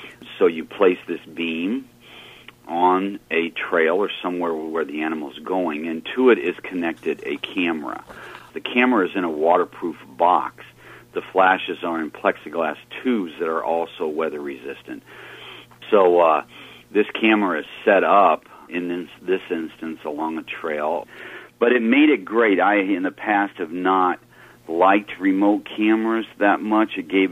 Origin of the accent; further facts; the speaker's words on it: Midwest, United States; this is part of my background, maybe as a Midwesterner